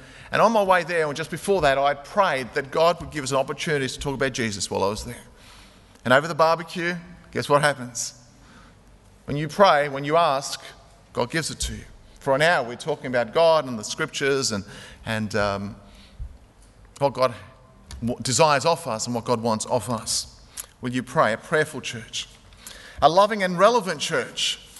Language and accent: English; Sydney, New South Wales, Australia; I'm just visiting from Sydney and just down on holidays.